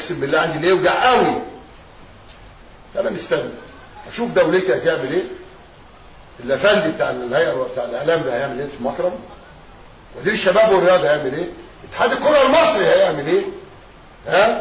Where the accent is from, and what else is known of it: Egypt